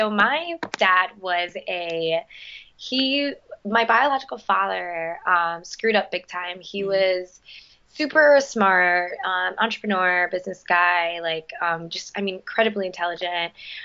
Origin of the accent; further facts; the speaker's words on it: New York City, New York, United States; Yep. Born and raised in New York City.